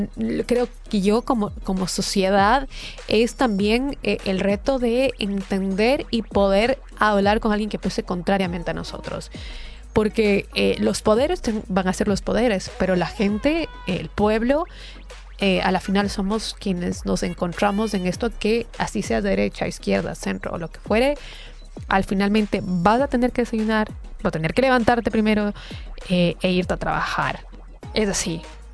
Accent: Ecuador; Yo soy de Ecuador, ustedes ya saben.

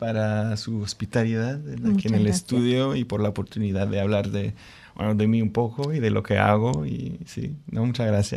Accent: Canada; Por el clima. Bueno, soy de Canadá, con la nieve.

